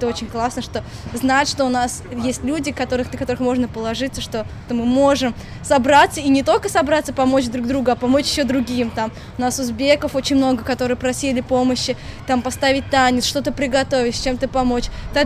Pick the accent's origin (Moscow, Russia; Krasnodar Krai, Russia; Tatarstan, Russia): Tatarstan, Russia; Kazan; now in Beijing, China; Прыехала з Расіі, з Рэспублікі Татарстан, Казань, так што набыла я татарка, прадстаўляю рускіх і татар.